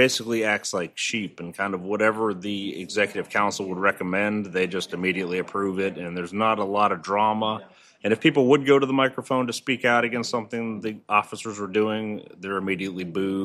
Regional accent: Warren, Ohio, United States; I'm from Warren, Ohio.

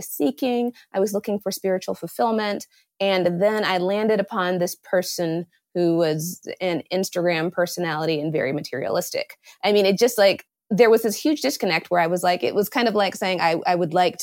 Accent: Indiana, United States; I'm from Indiana. I'm a humble Midwestern girl.

